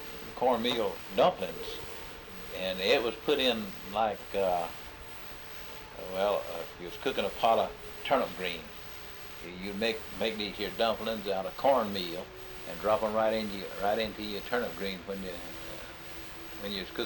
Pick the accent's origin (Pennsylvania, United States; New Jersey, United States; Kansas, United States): Kansas, United States; Paola; born there; And he was born in Paola, and I was born in Paola. My birth certificate says Paola